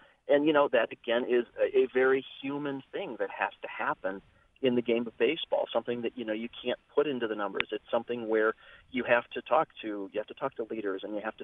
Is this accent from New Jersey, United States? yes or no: no; Cleveland, Ohio, United States; When I was about 9 years old, unfortunately. I grew up in Cleveland